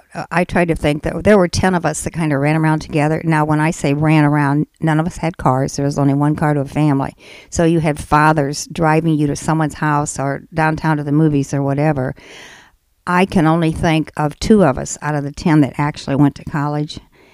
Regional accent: South Bend, Indiana, United States; I am from South Bend.

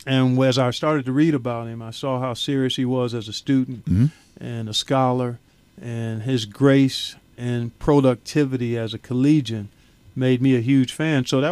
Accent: Cleveland, Ohio, United States; But as I grew up in Cleveland, as I began to pursue sports, it became apparent to me my dad was pretty good

